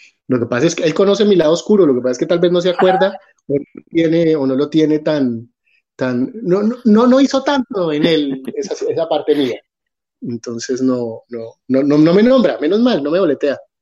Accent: Tolima, Colombia; also born or lived in Bucaramanga; cuando vivíamos en Bucaramanga, yo no soy tolimense de nacimiento, pero sí me crié en el Tolima.

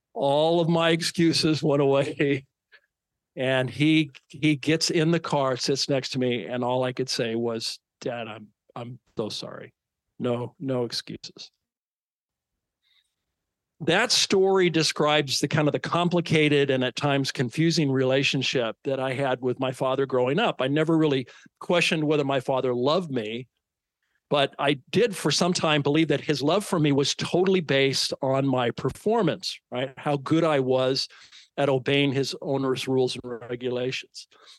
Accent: California, United States; a small ranch that I grew up on in Northern California, the Napa Valley

